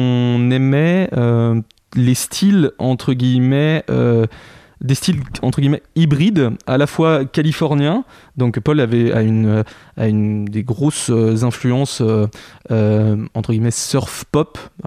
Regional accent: Evron, Pays de la Loire, France; on vient tous d'Evron, dans l'Est mayennais. Et on était tous au lycée ensemble

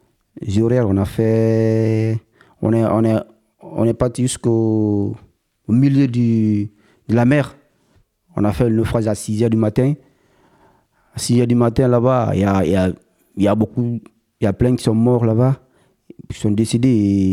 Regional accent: Guinea; Moi, je viens de Guinée-Conakry.

